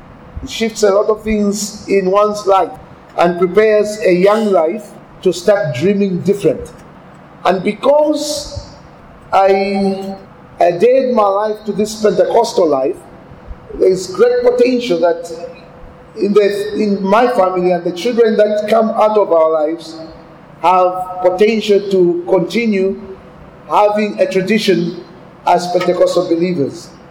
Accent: Copperbelt, Zambia; now in Malawi; I was born and raised up in Zambia. I work in Malawi. I was born of Malawian parents that went and started to work in Zambia on the copper belt mines.

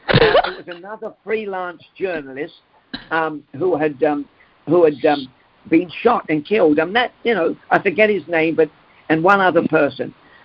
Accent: England, United Kingdom; look, I'm from England.

